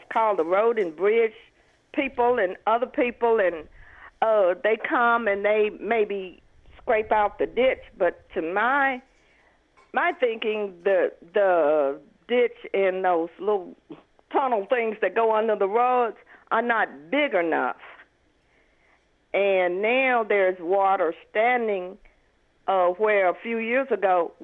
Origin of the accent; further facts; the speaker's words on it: Scott, Louisiana, United States; I am from Scott. I'm in that Thea Road community that floods.